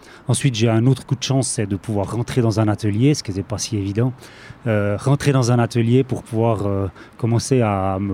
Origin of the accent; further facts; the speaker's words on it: Neuchâtel, Switzerland; Je suis originaire de Neuchâtel